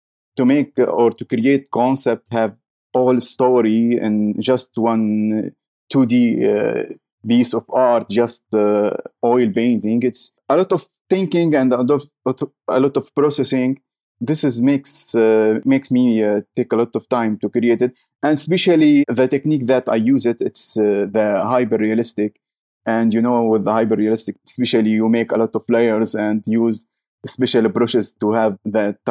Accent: Syria; moved away; also born or lived in Jordan / Turkey; Yeah, I am from Syria.

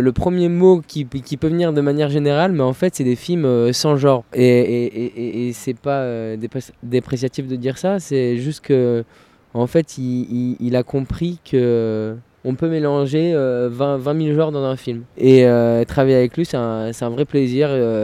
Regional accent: France; moi, je suis français, moi. Français.

